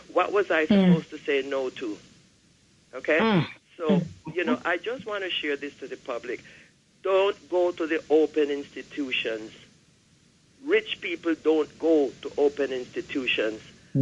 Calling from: Brooklyn, New York, United States

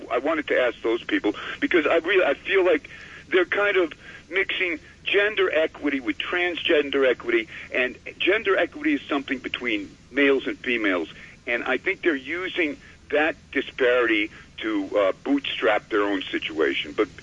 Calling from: White Plains, New York, United States; up in White Plains.

